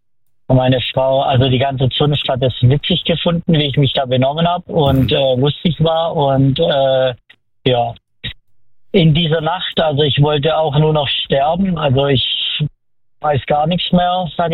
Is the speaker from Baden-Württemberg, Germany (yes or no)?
yes; Calw, Baden-Württemberg, Germany; Aus Calw.